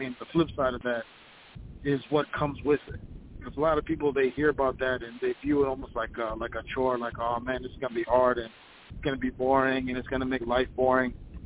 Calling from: Minnesota, United States; I'm calling from Minnesota.

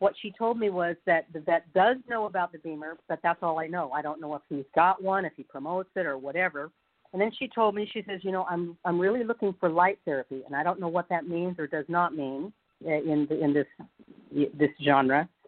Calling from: California, United States; I'm from Northern California

